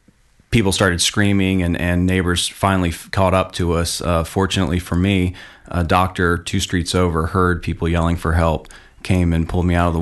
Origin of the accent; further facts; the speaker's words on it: Orange Park, Florida, United States; Yes, I grew up here locally in Orange Park, and kind of funny how it all came about.